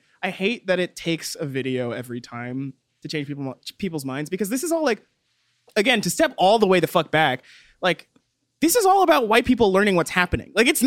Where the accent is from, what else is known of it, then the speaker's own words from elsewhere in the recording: Texas, United States; I grew up in Texas. I know what Texan cops are like.